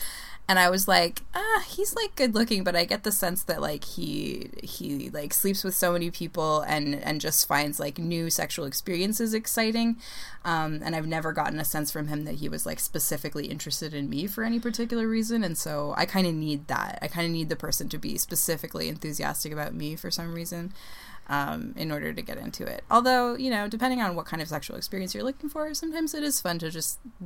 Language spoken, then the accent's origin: English; Canada; But I'm Canadian, so, you know.